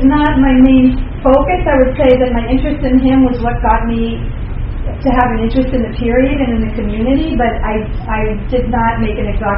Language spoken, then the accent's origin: English; Beirut, Beirut Governorate, Lebanon; Lebanon, you know, and coming and growing up during the civil war in Beirut. And I would say because I grew up in the Armenian community